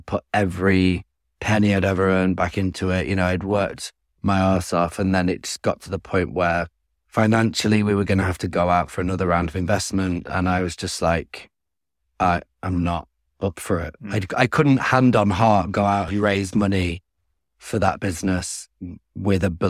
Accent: Ramsbottom, North West England, United Kingdom; Growing up in Ramsbottom was not, wasn't all bad.

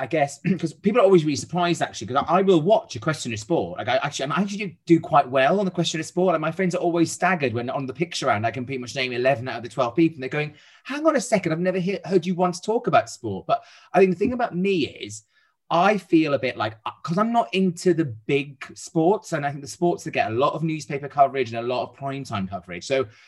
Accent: Wales, United Kingdom; There's actually a snooker hall in my hometown

